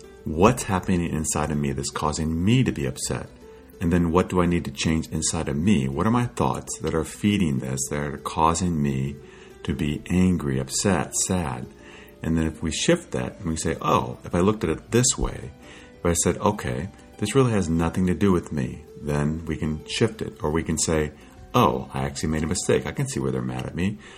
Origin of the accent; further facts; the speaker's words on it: Midwest, United States; Because I was from the Midwest.